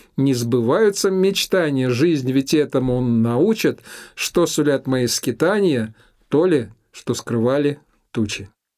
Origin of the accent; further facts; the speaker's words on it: Moscow, Russia; born there; Но я родился в Москве, и я очень люблю приезжать в Москву.